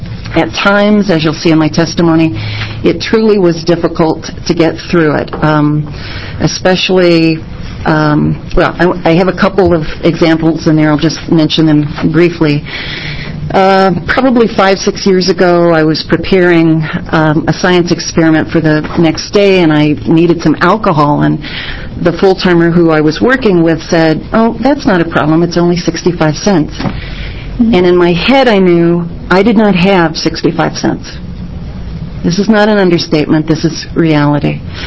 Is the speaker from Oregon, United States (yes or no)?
yes; Portland, Oregon, United States; I'm also from Portland, and I'm representing the Mount Hood Community College Part-Time Faculty and Tutor Association.